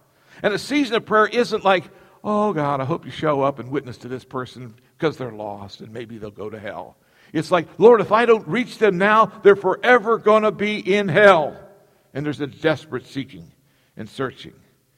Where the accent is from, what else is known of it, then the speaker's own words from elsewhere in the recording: Wales, United Kingdom; I know because I'm Welsh and I studied my history.